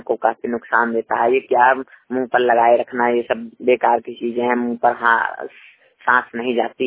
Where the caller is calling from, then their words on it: Banda, Uttar Pradesh, India; श्रमिक वाणी रिपोर्टर जिला बांदा उत्तर प्रदेश से।